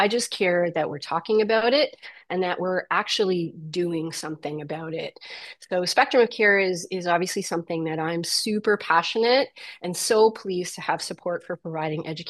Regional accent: Canada; So as a Canadian and certainly in parts of the United States as well, it's not easy for pet owners to actually get to veterinary care

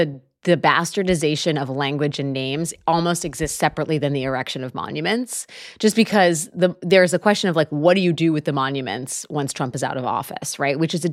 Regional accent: Washington, District of Columbia, United States; I grew up in Washington, D.C. It'll always be National Airport for me.

